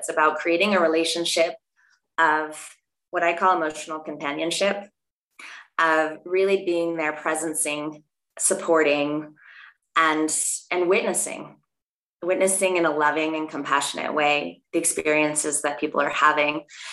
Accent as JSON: {"language": "English", "region": "East Coast", "country": "United States", "tie": "born or raised there", "said": "growing up on the East Coast of the United States and being a good girl and getting good grades"}